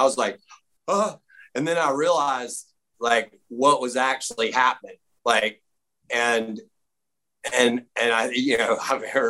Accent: Greenville, South Carolina, United States; My hometown of South Greenville, South Carolina is notoriously boozy.

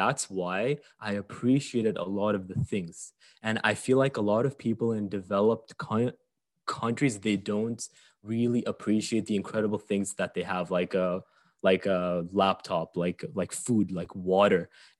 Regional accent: Saudi Arabia; I grew up in Saudi Arabia, which is a very, very, very, very unique place.

